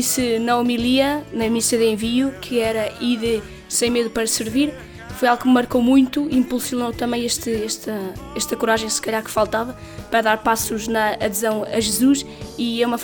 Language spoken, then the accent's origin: Portuguese; Vila Real, Norte, Portugal; now in Setúbal, Portugal; sou natural de Vila Real e atualmente estou em Setúbal e estudo artes visuais e colaboro na pastoral da casa e província.